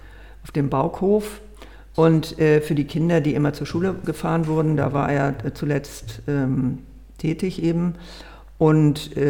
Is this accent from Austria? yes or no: no; Zurich, Switzerland; born there; ich bin im Wohlstand geboren in Zürich